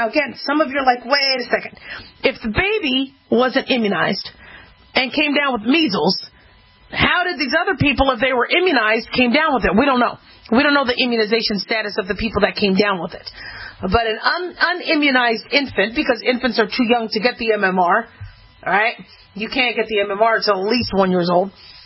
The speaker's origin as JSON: {"language": "English", "town": "Las Vegas", "region": "Nevada", "country": "United States", "tie": "born or raised there", "said": "3 new cases of measles have been confirmed in Las Vegas. This is my hometown."}